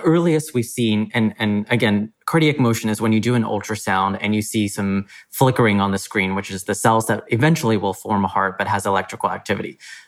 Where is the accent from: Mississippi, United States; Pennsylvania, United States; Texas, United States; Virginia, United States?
Texas, United States; I think, again, growing up in Texas, this is not new for me.